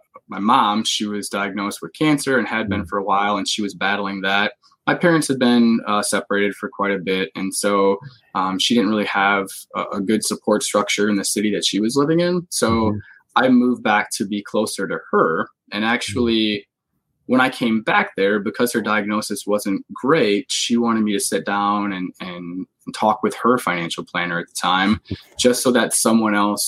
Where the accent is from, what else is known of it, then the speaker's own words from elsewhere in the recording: Illinois, United States; I grew up in Illinois.